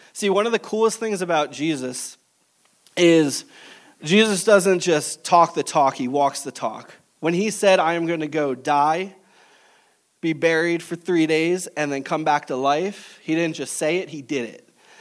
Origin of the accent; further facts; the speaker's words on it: New Jersey, United States; Jesse and I were hockey fans, which growing up in New Jersey, it's a rare find.